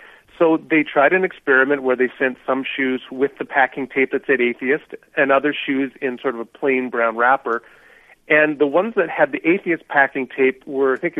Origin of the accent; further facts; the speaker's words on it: Canada; I'm a Canadian